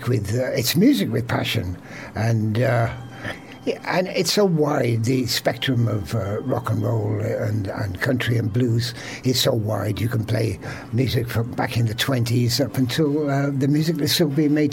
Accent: Swindon, South West England, United Kingdom; I had to move back home with aged parents needing some care. But Swindon is basically, I consider, my hometown.

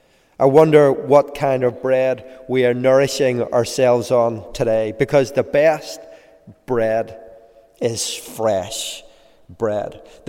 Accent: Belfast, Northern Ireland, United Kingdom; When I grew up in East Belfast

